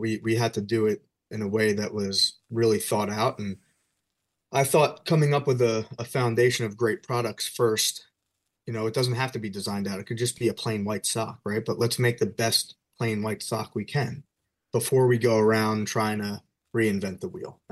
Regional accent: New Jersey, United States; also born or lived in Bronx, United States; so I'm from New York. I was born in the Bronx. I grew up in New Jersey as a kid and moved back here right after 9/11.

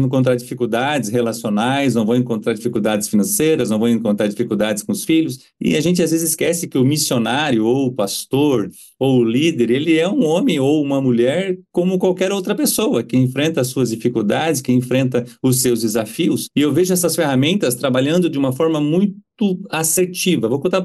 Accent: Joinville, Santa Catarina, Brazil; Eu sou joinvilense, eu morava em Santa Catarina, Joinville, Santa Catarina, e hoje eu estou aqui como missionário.

